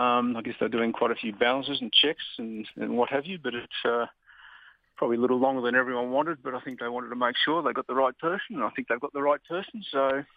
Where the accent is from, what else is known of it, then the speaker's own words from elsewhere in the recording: Hawthorn, Victoria, Australia; moved away as an adult; now in Canberra, Australia; But being a Melbourne boy through and through, born and bred in Hawthorn, it was a bit of a culture shock.